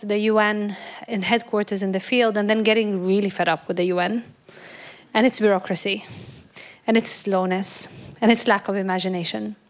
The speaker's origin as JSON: {"language": "English", "town": "Nablus", "region": "West Bank", "country": "Palestine", "tie": "born or raised there", "said": "So I am born and raised in the West Bank in Nablus. I was shaped by the reality of this conflict, as many of us, Palestinians and Israelis."}